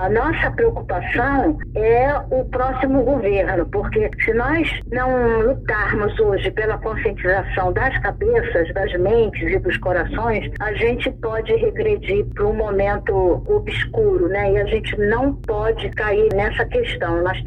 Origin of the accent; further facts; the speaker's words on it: Rio de Janeiro, Brazil; E a minha família toda foi ameaçada de morte e teve que se exilar em Pernambuco inicialmente, depois indo para o Rio de Janeiro. E foi aí que eu cresci num gueto, no Morro da Providência.